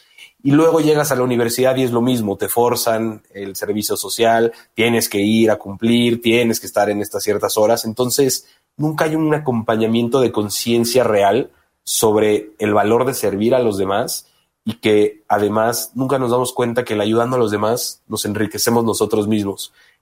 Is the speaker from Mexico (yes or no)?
yes; Mexico City, Mexico; yo estudié mercadotecnia, yo soy de la Ciudad de México